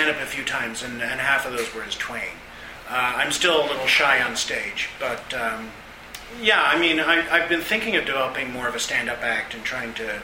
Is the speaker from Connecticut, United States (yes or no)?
yes; Connecticut, United States; He's just always been present, because I grew up in Connecticut, and, he's in ads there.